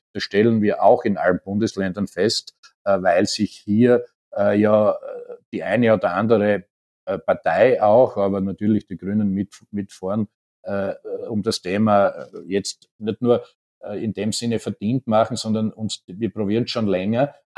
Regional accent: Styria, Austria; in der Steiermark, mein Heimatbundesland

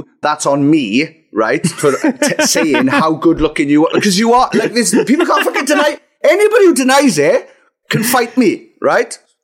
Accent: Wales, United Kingdom; Not quite as Welsh as us, but it was fantastic and I love it.

